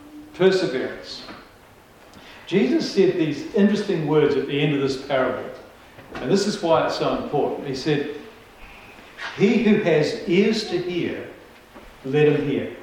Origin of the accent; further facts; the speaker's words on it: New Zealand; I know when I first came to Christ, I was a defector from New Zealand pagan society.